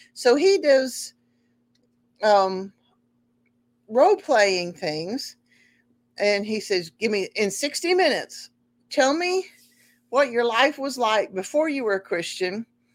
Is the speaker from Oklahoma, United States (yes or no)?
yes; Tulsa, Oklahoma, United States; Well, I was born in Tulsa and I was raised pretty much in Oklahoma.